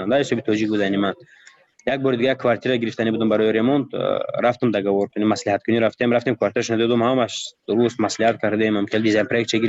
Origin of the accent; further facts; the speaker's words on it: Tajikistan; من گفتم من تاجیکم گفتم از تاجیکستانم